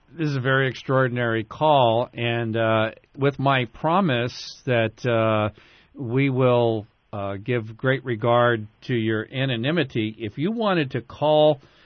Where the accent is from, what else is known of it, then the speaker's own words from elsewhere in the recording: South Carolina, United States; I'm the guy from South Carolina